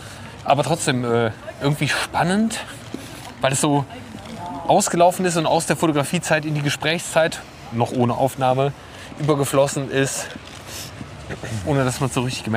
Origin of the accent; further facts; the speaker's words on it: Leverkusen, North Rhine-Westphalia, Germany; dass ich ja eigentlich auch gar kein Düsseldorfer im Sinne eines gebürtigen Düsseldorfers bin, sondern aus Leverkusen komme und dann auch noch aus Schlebusch, was im Prinzip der letzte Stadtteil eingekesselt zwischen Bergisch Gladbach und Köln ist.